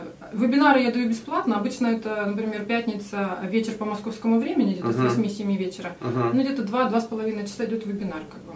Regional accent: Kamchatka Krai, Russia; я же тоже с Камчатки.

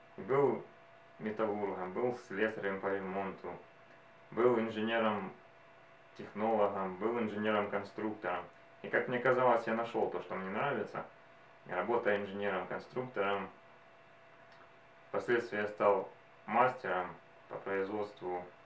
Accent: Ukraine; я из Украины, живу в городе Запорожье.

